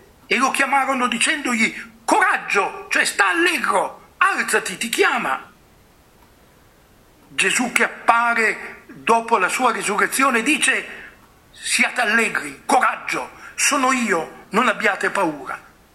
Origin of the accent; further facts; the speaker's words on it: Piedmont, Italy; Io vengo dal Piemonte, la terra di Don Bosco, la terra di Domenico Savio.